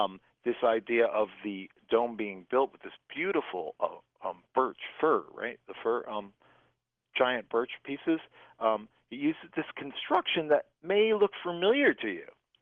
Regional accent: New York, United States; now in California, United States; I love California. As a New Yorker who came out here and saw it in books and then it was real, it's just incredible.

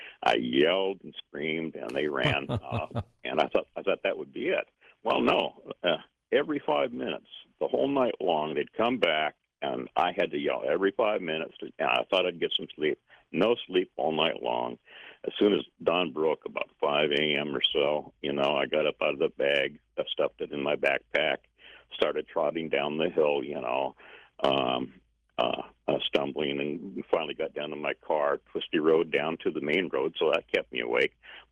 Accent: Marquette, Michigan, United States; I'm from Michigan. Marquette, Michigan.

